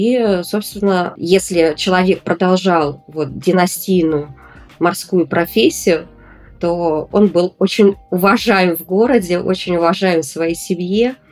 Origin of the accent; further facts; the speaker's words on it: Kronshtadt, Saint Petersburg, Russia; Действительно, это звучит гордо, мы из Кронштадта.